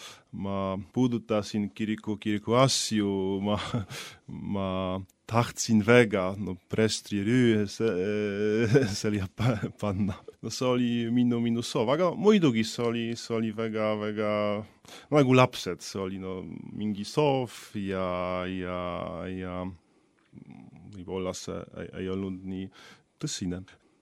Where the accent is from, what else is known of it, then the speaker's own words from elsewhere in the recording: Rzeszów, Subcarpathian Voivodeship, Poland; Estonian is a second language; now in Estonia; Jah, Poola on suur, ma olen pärit Kagu-Poolast, Rzeszówi linnast. Rzeszów on Podkarpatskie makonna pealin. See asub täpselt 100 kilometrit Ukraina ja Slovakia piirist.